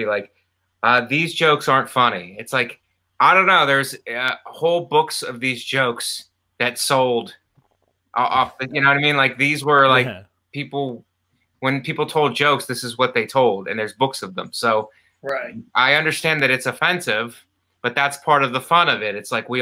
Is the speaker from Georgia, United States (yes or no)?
no; Youngstown, Ohio, United States; also born or lived in Florida; Yeah, I was born in Youngstown. So, and I went to Stadium Drive in Boardman. And then we moved to Florida. And then spent some years in Florida. And then moved back to Ohio, Youngstown area